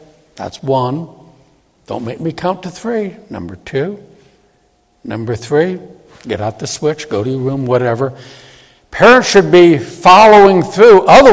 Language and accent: English; Louisiana, United States; I'm from southern Louisiana, but I'm not a Cajun.